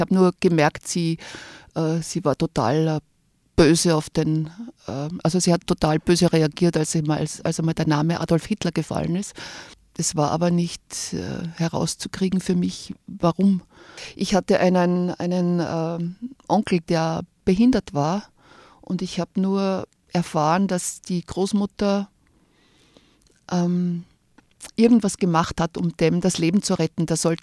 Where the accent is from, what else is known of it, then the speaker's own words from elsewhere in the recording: Upper Austria, Austria; born there; now in Salzburg, Austria; Also momentan komme ich aus Oberndorf, ich wohne dort. Ich bin eine geborene Oberösterreicherin, bin aber schon 33 Jahre wohne ich in Salzburg